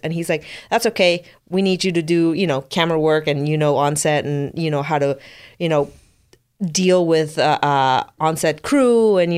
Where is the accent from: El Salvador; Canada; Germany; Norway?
El Salvador; I'm from El Salvador.